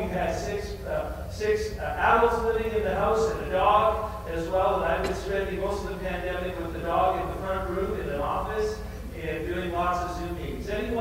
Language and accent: English; Alberta, Canada; Sorry, I'm from Alberta.